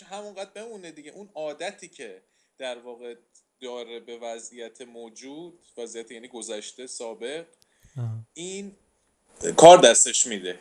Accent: Iran; moved away; چون من با یه انرژی همچین زاید الوصفی از ایران اومدم

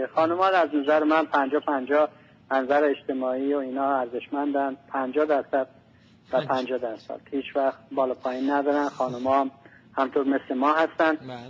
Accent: Iran; ما ایرانی هستیم

